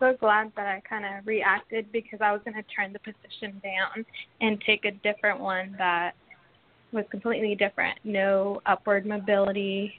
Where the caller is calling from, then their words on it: New Jersey, United States; I'm calling from New Jersey.